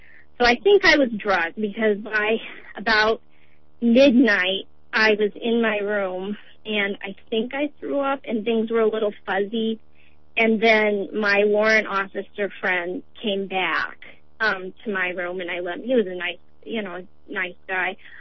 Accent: Iowa, United States; I grew up in Iowa, a small farm. I grew up, my family had, you know, public assistance.

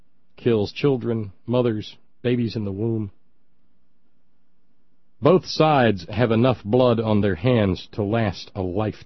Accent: Appalachia, United States; I'm a hillbilly. I'm an Appalachian. I'm an Appalachian American.

